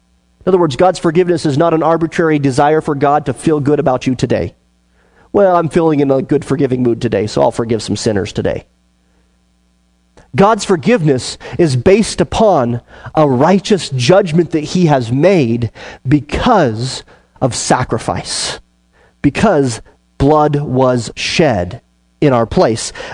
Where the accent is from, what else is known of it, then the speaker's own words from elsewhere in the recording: Wyoming, United States; I grew up in Wyoming, and everybody in Wyoming hunts before they can drive